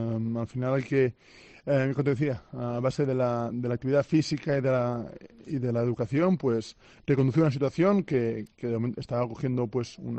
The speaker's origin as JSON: {"language": "Spanish", "town": "Sant Boi de Llobregat", "region": "Catalonia", "country": "Spain", "said": "en Barcelona porque los dos somos de allí, nuestras familias están allí y al final somos de Sant Boi y nos quedamos por el Baix Llobregat seguramente."}